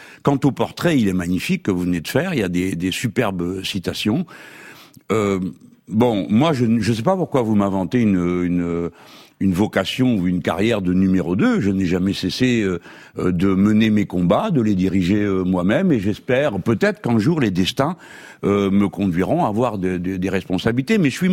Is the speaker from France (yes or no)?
no; Morocco; Je suis un pied noir d'origine, je viens du Maroc, et chez nous, on parle fort avec les mains